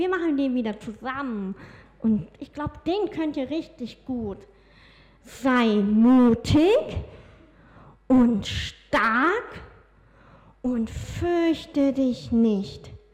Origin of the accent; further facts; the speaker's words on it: Mecklenburg-Vorpommern, Germany; Aber ich bin ja in Mecklenburg-Vorpommern aufgewachsen.